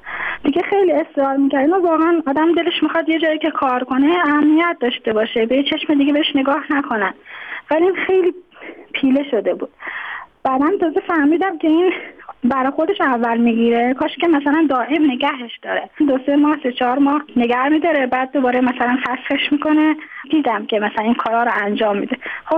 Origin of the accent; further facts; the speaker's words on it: Tehran, Tehran Province, Iran; born there; now in Mashhad, Iran; من خودم متولد تهرانم، اینجا به دلیل ازدواج کردم اومدم اینجا، حالا موندگار شدم دیگه، توان بازگشت نداشتم.